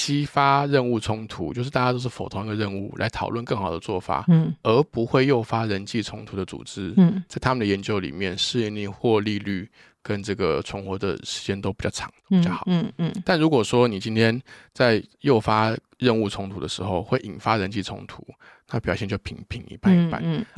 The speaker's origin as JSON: {"language": "Chinese", "country": "Taiwan", "tie": "born or raised there", "also_born_or_lived": "United States", "said": "因为我小时候是在美国念书，我大概小学的时候回台湾啊，我就很快会有文化冲击。"}